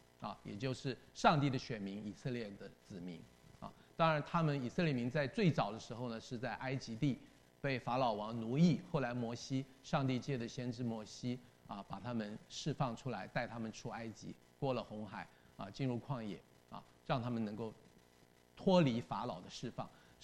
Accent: China; 就是说我们是中国人，我们为什么要读外国的历史呢

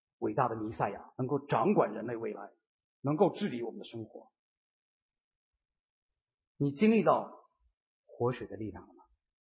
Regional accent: Loess Plateau, China; 我在黄土高原挣扎长大，所以在兰州往西走一点就到整个大陆最大的戈壁滩和沙漠

